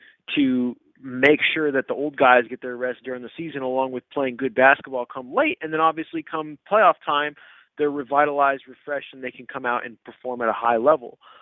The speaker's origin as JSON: {"language": "English", "town": "San Antonio", "region": "Texas", "country": "United States", "tie": "born there", "said": "I was born in San Antonio and all that."}